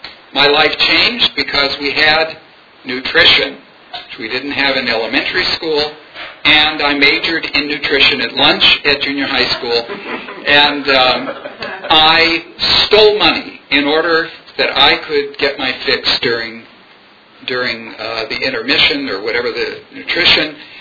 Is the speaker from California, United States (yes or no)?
yes; Los Angeles, California, United States; I was born and raised in Los Angeles to what I consider a lower middle class Jewish family